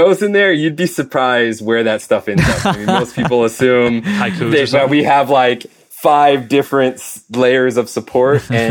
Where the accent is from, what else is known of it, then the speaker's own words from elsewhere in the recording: Long Beach, California, United States; because I'm from Long Beach, California.